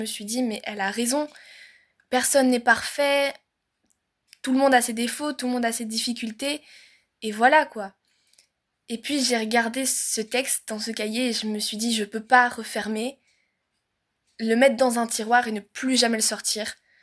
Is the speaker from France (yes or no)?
no; Brussels, Belgium; du coup, j'ai 16 ans, je suis belge, je viens tout droit de Bruxelles. Une bruxelloise en chair et en os.